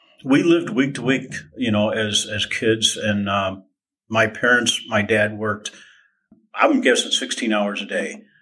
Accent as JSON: {"language": "English", "town": "Tinley Park", "region": "Illinois", "country": "United States", "tie": "born or raised there", "said": "I'm from the Chicago area my whole life."}